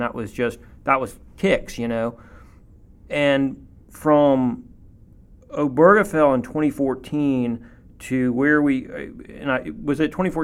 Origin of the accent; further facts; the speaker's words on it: Alabama, United States; I saw gay people treated as when I was growing up in Alabama